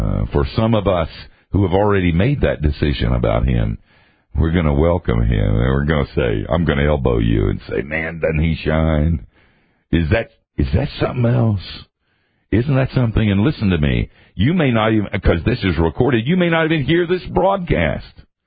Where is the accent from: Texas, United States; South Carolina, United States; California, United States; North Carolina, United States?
North Carolina, United States; Asheville; she'd look out over my hometown, Asheville, North Carolina